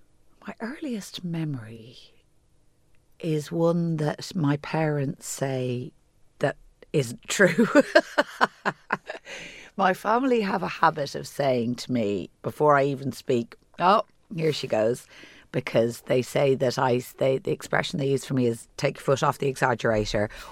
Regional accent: Killincarrig, County Wicklow, Ireland; we used to travel on the bus in from Greystones. I grew up in Killincarrig. We used to travel on the bus into Dublin to the Latin Mass every week.

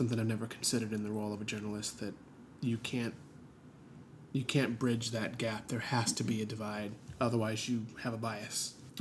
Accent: Oklahoma, United States; I think around family, I'm from Oklahoma, there's a lot of political talk

